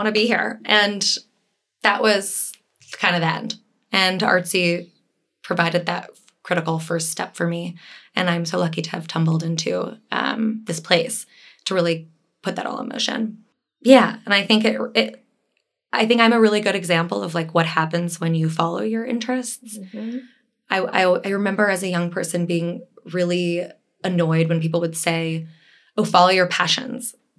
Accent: Fresno, California, United States; And I'm from Fresno, California. We are not a known art city.

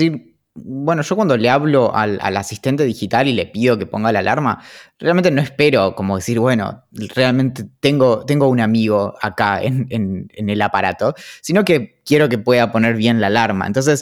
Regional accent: Argentina; accent: Argentine; con mi acento argentino de inglés.

